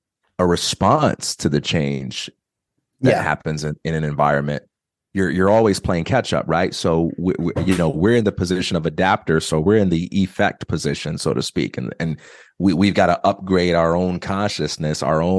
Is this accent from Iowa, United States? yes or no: no; Chicago, Illinois, United States; I'm so glad growing up in Chicago, I didn't have arguments about LeBron James and Michael Jordan growing up.